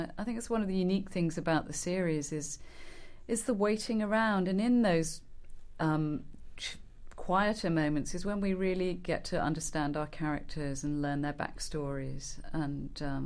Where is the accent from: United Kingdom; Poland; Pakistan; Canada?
United Kingdom; England; accent: English; my English accent came out with some incredibly obscene piece of dialogue.